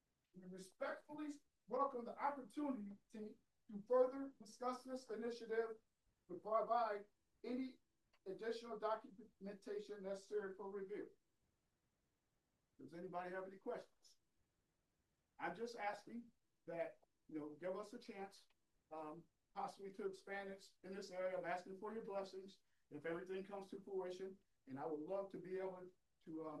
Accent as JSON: {"language": "English", "town": "Grand Rapids", "region": "Michigan", "country": "United States", "said": "I'm from Grand Rapids, Michigan, and I've been invited to this area to possibly bring my CDL program."}